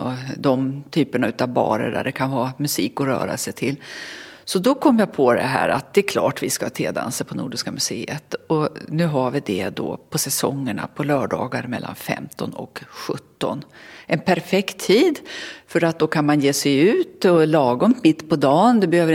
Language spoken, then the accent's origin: Swedish; Jämtland County, Sweden; jag är uppvuxen i svenska dansbandsbältet eftersom jag är från Jämtland.